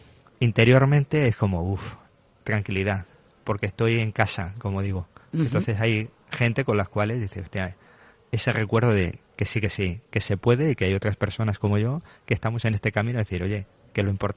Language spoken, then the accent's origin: Spanish; Toledo, Castilla-La Mancha, Spain; vengo de vivir en un pueblo, soy de Toledo